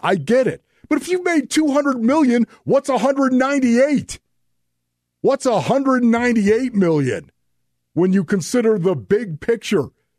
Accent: Wisconsin, United States; maybe the experience of growing up in Wisconsin is that, you know, that's the last place I want to go back to is Wisconsin and play in the freezing cold.

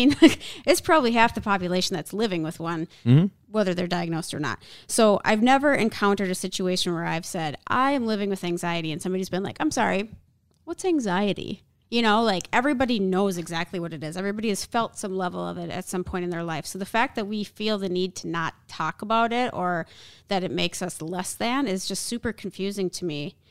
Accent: Minnesota, United States; I mean, like obviously we're both from Minnesota

